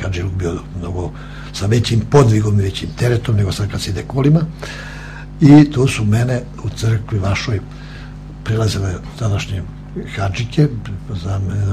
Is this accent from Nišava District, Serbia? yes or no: yes; Aleksinac, Nišava District, Serbia; kao što nosim moje selo, dakle sam rodom kod Ribarske banje, čak više nosim nego Aleksinaca, sam od Aleksinaca